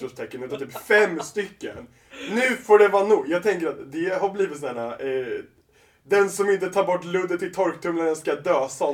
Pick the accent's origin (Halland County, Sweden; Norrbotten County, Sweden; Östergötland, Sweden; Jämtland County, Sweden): Östergötland, Sweden; now in Stockholm, Sweden; När jag var hemma i Östergötland.